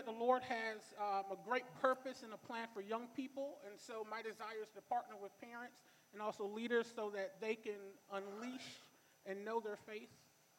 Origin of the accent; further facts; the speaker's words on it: Atlanta, Georgia, United States; I am from Atlanta, Georgia. Both my parents are living there along with my brother.